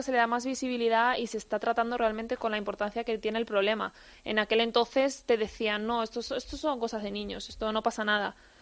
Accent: Villarrobledo, Castilla-La Mancha, Spain; De Villarrobledo, Albacete.

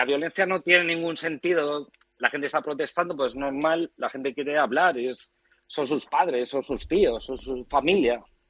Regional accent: Madrid, Community of Madrid, Spain; now in New York, United States; De Carabanchel.

